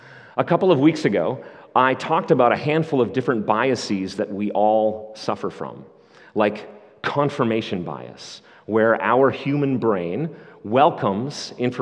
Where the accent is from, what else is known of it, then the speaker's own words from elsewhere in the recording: Canada; I'm Canadian. I am not an American citizen. I literally cannot vote